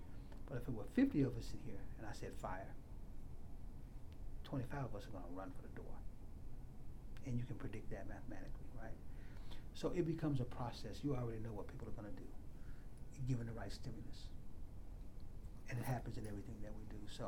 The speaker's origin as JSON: {"language": "English", "country": "United States", "said": "Well, okay, I'm an American, and I kind of feel that same way, too."}